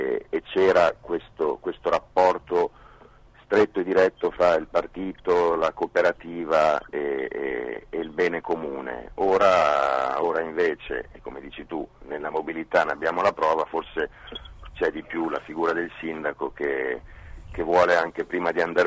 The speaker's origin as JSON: {"language": "Italian", "region": "Emilia-Romagna", "country": "Italy", "said": "sono emiliano anch'io, credo che si senta dall'accento"}